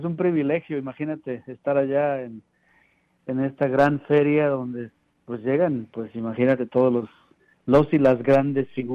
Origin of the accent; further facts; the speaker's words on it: Xalapa, Veracruz, Mexico; Yo soy de Xalapa, Veracruz.